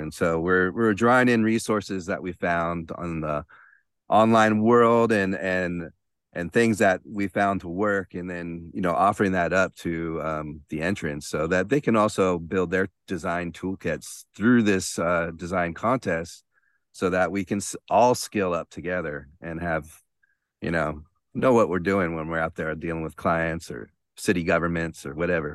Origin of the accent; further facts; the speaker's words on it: Los Angeles, California, United States; You know, when I grew up in Los Angeles, and I just thought it was full of people who were pretty shallow into Hollywood and all that scene.